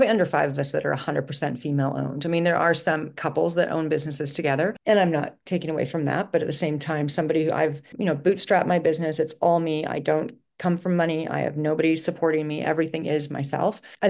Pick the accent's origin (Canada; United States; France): Canada; We need, as Canadians, to be like, if there is a Canadian option, I'm buying Canadian.